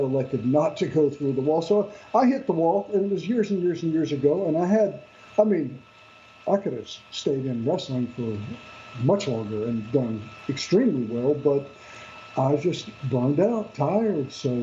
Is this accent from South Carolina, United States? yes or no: yes; Greenville, South Carolina, United States; But I'm from Greenville, South Carolina.